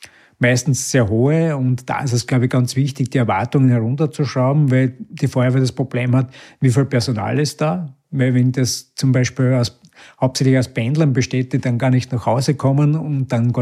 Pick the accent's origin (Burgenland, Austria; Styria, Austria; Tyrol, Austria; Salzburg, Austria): Styria, Austria; in meiner Heimatgemeinde in der Südoststeiermark